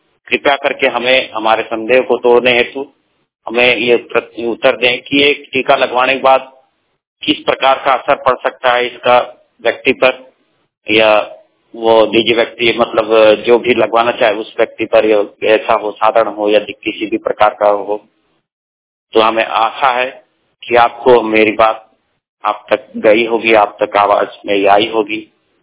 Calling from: Dhanbad, Jharkhand, India; जिला धनबाद, राज्य झारखंड से

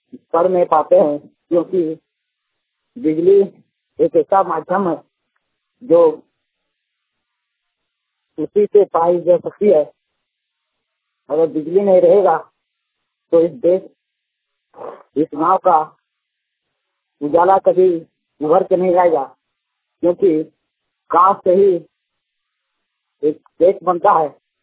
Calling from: Dumri, Jharkhand, India; मैं जलाजी डुबरी गिरिडीह क्षेत्र से बोल रहा हूँ।

